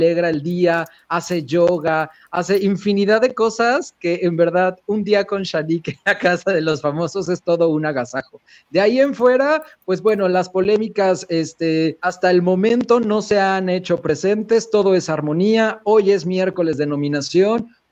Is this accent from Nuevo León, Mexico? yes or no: no; Morelos, Mexico; Fue en Tequesquitengo, Morelos, señores. Aquí, muy cerca, en mi pueblo.